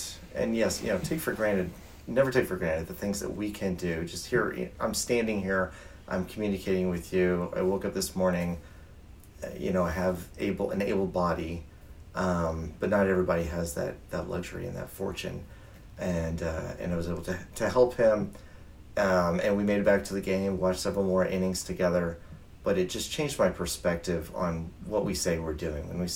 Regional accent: Oklahoma, United States; moved away as an adult; now in Colorado, United States; And I moved to Colorado. I grew up in Oklahoma, vacationed in Colorado growing up.

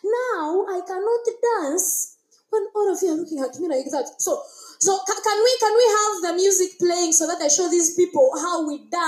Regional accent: Uganda; The little energy I've used is one I came with from Uganda. I'd eaten sweet potatoes and a lot of maize.

